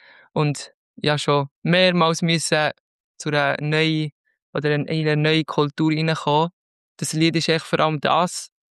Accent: Zurich, Switzerland; born there; now in Steffisburg, Switzerland; ich bin in Zürich geboren, aber wohne jetzt in Steffisburg, mache eine Schreinerlehre, bin jetzt im 2. Lehrjahr und bin jetzt gerade 19 geworden.

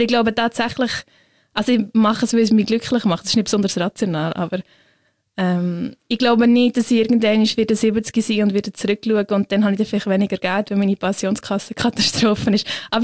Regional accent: Switzerland; ich bin unfassbar privilegiert als Schweizerin

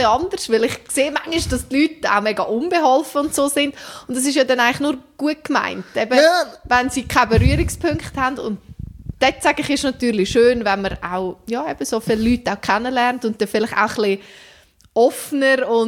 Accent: Zug, Switzerland; Ich bin aufgewachsen direkt am Egerisee. Ich wohne immer noch dort.

